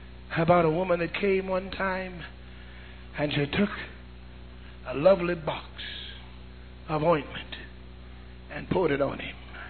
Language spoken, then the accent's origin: English; St. Louis, Missouri, United States; somebody knows that I came from St. Louis.